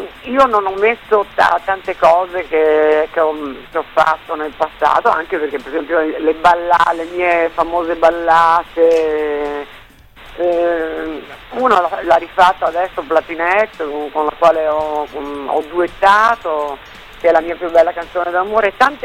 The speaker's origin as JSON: {"language": "Italian", "region": "Veneto", "country": "Italy", "tie": "born there", "said": "Io vorrei vivere in Romagna, perché voi avete il mio stesso carattere, non so perché sono nata in Veneto, io che mi sento così romagnola."}